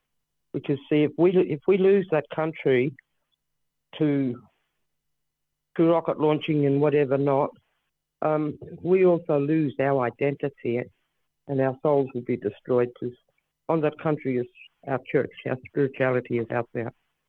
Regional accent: Ceduna, South Australia, Australia; I come from Ceduna on the far west coast of South Australia. I'm a Gugudha elder

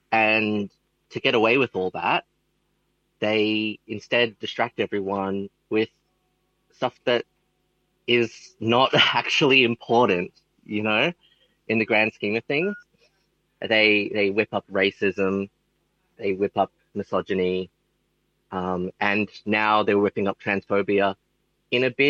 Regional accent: Brisbane, Queensland, Australia; I'm from Maganjin in Queensland, also known as Brisbane.

